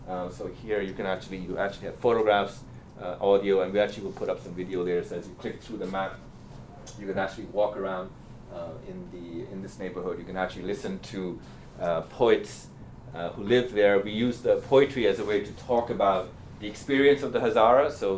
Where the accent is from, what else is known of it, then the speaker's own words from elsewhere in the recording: Pakistan; And interestingly, they're all around this idea of being a minority, which as a Pakistani I found incredibly troubling